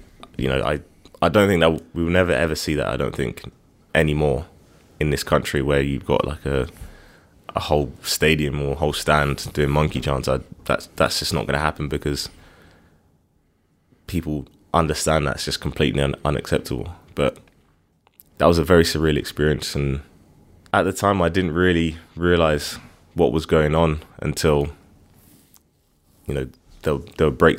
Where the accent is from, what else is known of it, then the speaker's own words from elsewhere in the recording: London, United Kingdom; growing up in London, being a part of an Olympic Games in your home city is just beyond anything, really.